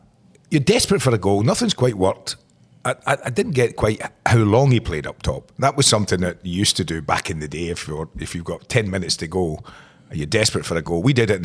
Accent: Scotland, United Kingdom; Even as a Scot, I find it strange.

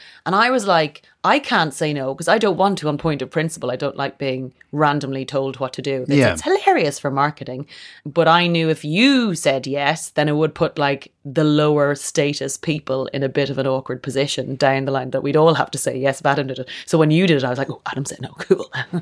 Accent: Kildare, Leinster, Ireland; Kildare, which is about an hour outside of Dublin. It's a horsey area of Ireland.

